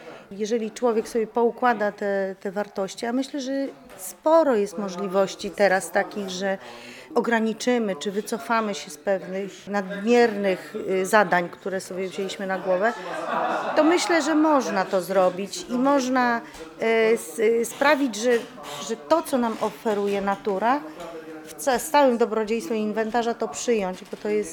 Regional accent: Jelenia Góra, Lower Silesian Voivodeship, Poland; bo my jesteśmy z południa, z Jeleniej Góry, pod Karpaczem mieszkamy

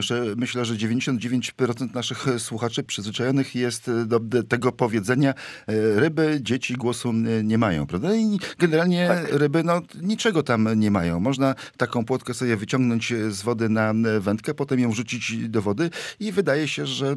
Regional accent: Warmian-Masurian Voivodeship, Poland; dla mnie wychowanego na Mazurach, na Warmii, gdzie ja całe dzieciństwo spędziłem wędkując

